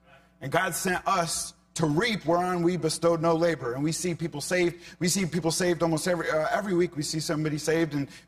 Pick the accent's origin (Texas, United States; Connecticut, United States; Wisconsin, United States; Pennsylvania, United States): Connecticut, United States; Hartford; I grew up in Hartford, Connecticut.